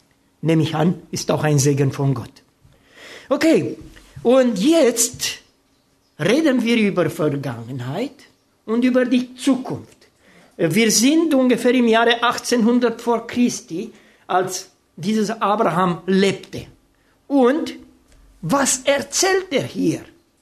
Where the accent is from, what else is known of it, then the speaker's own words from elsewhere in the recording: Romania; ich komme aus Rumänien, wie viele von euch